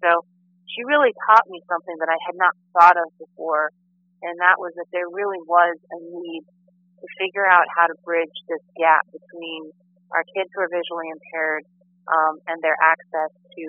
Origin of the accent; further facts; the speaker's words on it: Camarillo, California, United States; we really want to have a half marathon 5K event right here in Camarillo, which is my hometown, of course.